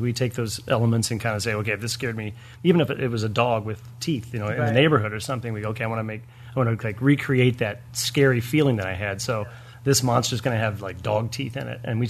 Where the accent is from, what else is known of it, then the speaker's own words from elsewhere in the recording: Ohio, United States; moved away as an adult; also born or lived in Illinois; I'm from Ohio. So I actually was born in Illinois. So I'm an Illinois boy.